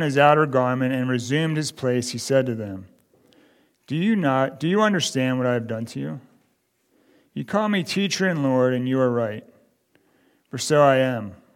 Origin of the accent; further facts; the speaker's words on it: Maryland, United States; I got saved in Coos Bay, Oregon, then moved back to my hometown in Maryland, and I attended this Bible study